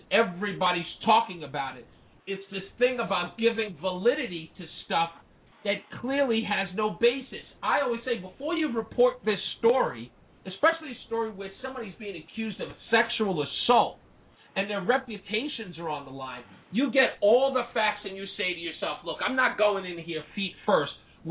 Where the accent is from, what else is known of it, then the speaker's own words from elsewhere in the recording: Iowa, United States; But I said, no, I'm from Iowa. We don't get down like that.